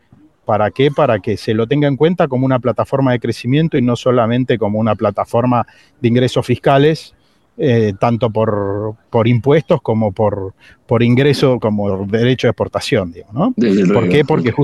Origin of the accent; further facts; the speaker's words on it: Buenos Aires Province, Argentina; yo soy de Erol, sur de la provincia de Buenos Aires